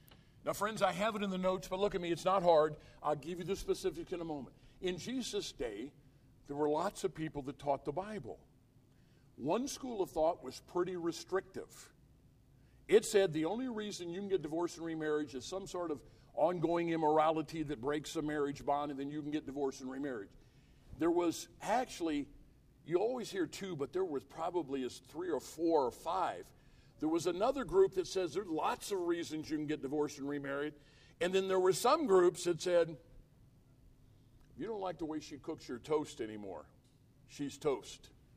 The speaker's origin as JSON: {"language": "English", "country": "United States", "said": "I think I'm an American, and I guess I'm white."}